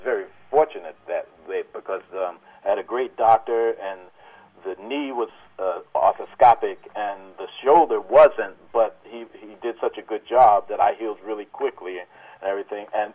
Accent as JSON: {"language": "English", "region": "New York", "country": "United States", "tie": "born or raised there", "also_born_or_lived": "New Jersey", "said": "I grew up in New York and New Jersey, and so a lot of those things are just like breathing."}